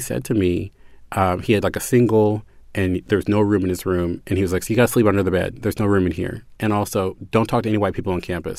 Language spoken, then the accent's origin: English; Baltimore, Maryland, United States; I'm from Baltimore, but that's not the third world, honey.